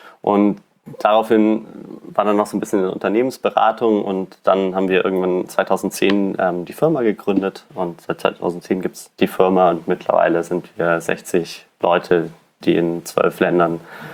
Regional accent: Bavaria, Germany; now in Berlin, Germany; Also ich bin im Allgäu aufgewachsen, also mitten in den Bergen

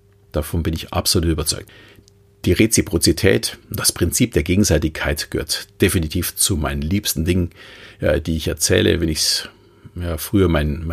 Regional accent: Munich, Bavaria, Germany; Ich bin seit 40 Jahren großer Fußballfan und als Münchner brauche ich da, glaube ich, auch kein großes Geheimnis daraus machen, dass ich für die Bayern bin.

